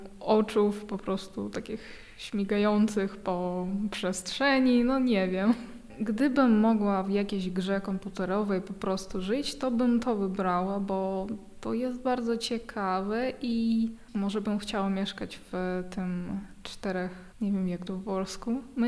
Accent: Kazakhstan; Polish is a second language; bo u nas w Kazachstanie aż tak dużo tego nie ma.

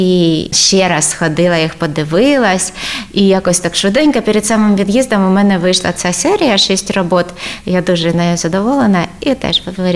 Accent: Nikopol, Dnipropetrovsk Oblast, Ukraine; я з Дніпра, а виросла взагалі трошки ще південніше Дніпра, в місті Нікополь, там степ, там козацька січ була, там похован Іван Сірко.

